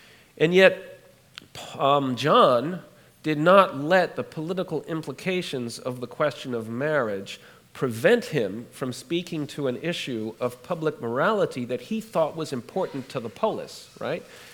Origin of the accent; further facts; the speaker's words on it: United Kingdom; born there; I was born in England, so I know something about the monarchy.